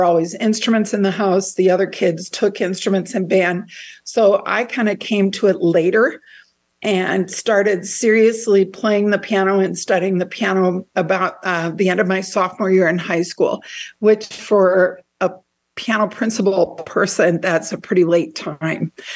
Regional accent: Hammond, Indiana, United States; now in DeMotte, United States; I am a lifelong Northwest Indiana resident. I'm originally from Hammond, and now I live in DeMott.

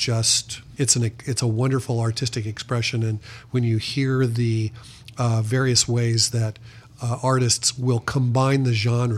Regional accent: Danville, Illinois, United States; I grew up in Danville, Illinois

